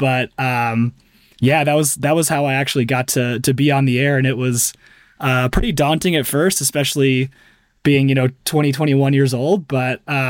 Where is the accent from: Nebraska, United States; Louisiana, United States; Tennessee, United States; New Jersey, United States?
Nebraska, United States; Omaha; I grew up in Omaha, Nebraska, and we would volunteer for like the Open Door mission